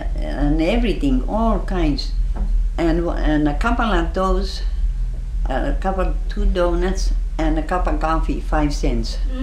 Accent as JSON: {"language": "English", "country": "Finland", "second_language": "English", "moved": "yes", "lives_now": "Alaska, United States", "said": "That was 1902, you know, when I come from Finland."}